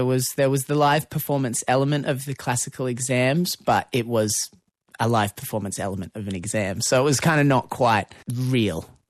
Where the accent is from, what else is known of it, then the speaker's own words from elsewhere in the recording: Merimbula, New South Wales, Australia; also born or lived in Canberra; I think my dad got a transfer there for work when I was about 5. I started school in Marimbula.